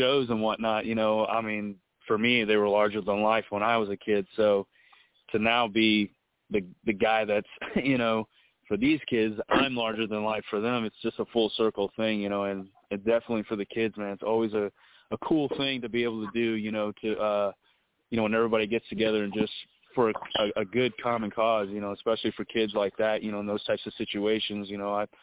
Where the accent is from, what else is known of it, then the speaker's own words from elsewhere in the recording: New Jersey, United States; born there; also born or lived in Germany; now in San Antonio, United States; I was born in New Jersey, and we moved to Germany when we got stationed out there, and was out there for 6 years. So we moved back to the States, and we moved in down in San Antonio, Texas